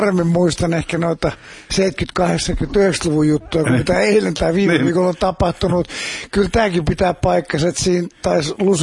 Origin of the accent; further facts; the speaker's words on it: Helsinki, Uusimaa, Finland; also born or lived in Lahti; mä oon ihan stadilainen kundi, vaikka äidin syytä on, että kävin syntymässä Lahdessa.